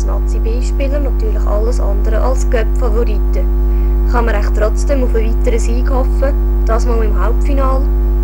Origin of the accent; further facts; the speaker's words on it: Switzerland; viele Leute vielleicht nicht wissen, Rugby wird auch bei uns in der Schweiz gespielt.